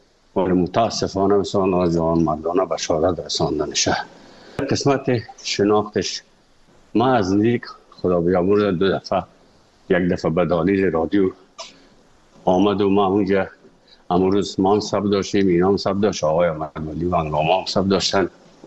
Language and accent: Persian; Afghanistan; moved away; also born or lived in Moscow; از افغانستان برامدیم آمدیم سه مسکو 4 سال مسکو